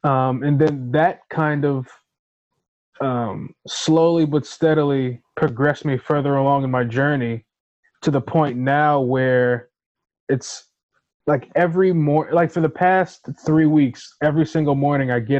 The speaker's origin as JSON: {"language": "English", "town": "Orlando", "region": "Florida", "country": "United States", "tie": "born or raised there"}